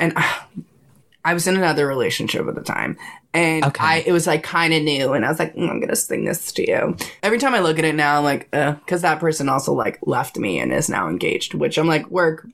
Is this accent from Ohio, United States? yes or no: no; Long Island, New York, United States; I'm from Long Island. Like, that's like, is that a personality trait?